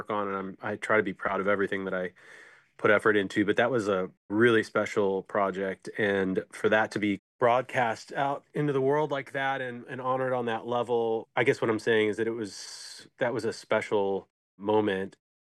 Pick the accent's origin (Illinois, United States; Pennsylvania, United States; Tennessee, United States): Illinois, United States; Western Springs; also born or lived in Wheaton; I grew up in Western Springs, LaGrange area, and then moved out to Wheaton.